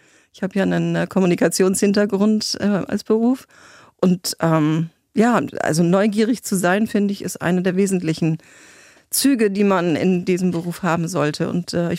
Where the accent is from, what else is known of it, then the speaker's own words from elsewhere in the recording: Freiburg, Lower Saxony, Germany; born there; accent: Northern German; Ich spreche ziemlich deutlich Norddeutsch, ja. Ich bin geboren in Freiburg an der Elbe.